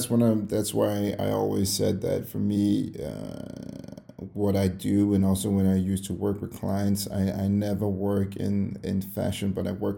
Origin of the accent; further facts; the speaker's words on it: Denmark; I'm 29 years old, sorry. And I'm born and raised in Denmark, but have parents of Congolese descent.